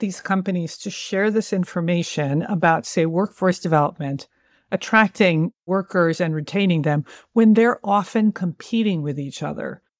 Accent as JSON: {"language": "English", "town": "San Francisco", "region": "California", "country": "United States", "tie": "born or raised there", "said": "So I grew up in San Francisco, and it wasn't a monolithic Hispanic Latino community."}